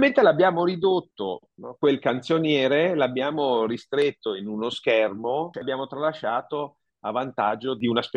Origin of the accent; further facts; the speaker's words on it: Vicenza, Veneto, Italy; born there; io sono nato a Vicenza, passo per Vicenza